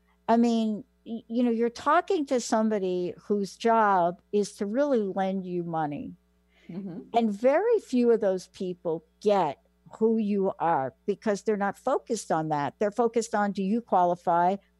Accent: New York, United States; I mean, I grew up in New York

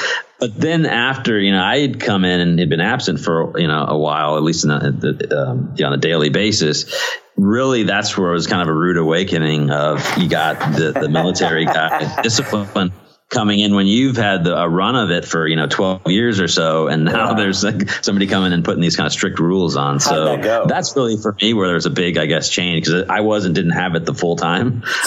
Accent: Yuma, Arizona, United States; born there; so I was born in Yuma, Arizona, where there's a Marine base there. And then that's where I was born.

